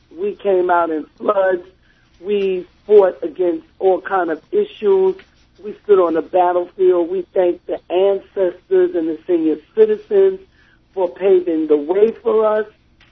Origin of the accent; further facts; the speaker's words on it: New York City, New York, United States; I grew up on the Lower East Side, came down here in the 70s